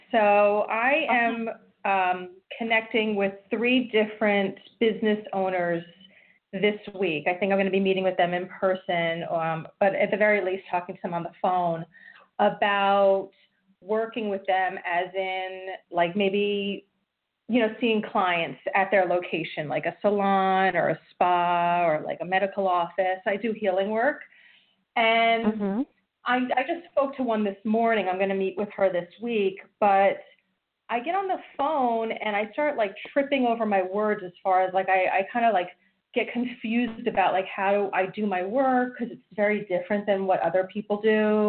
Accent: New Jersey, United States; I'm from New Jersey.

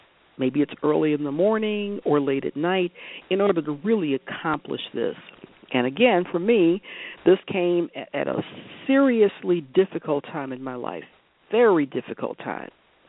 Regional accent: Detroit, Michigan, United States; I'm from Detroit, so, I mean, Canada was my wonderful friendly neighbor.

